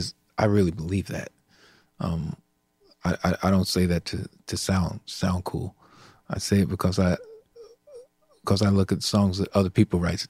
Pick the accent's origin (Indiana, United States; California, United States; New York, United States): Indiana, United States; we have the same sense of humor because we're both from Indiana.